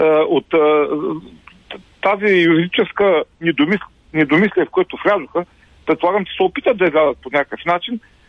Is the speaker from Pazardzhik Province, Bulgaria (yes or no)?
no; Ruse, Ruse Province, Bulgaria; съм от Русе.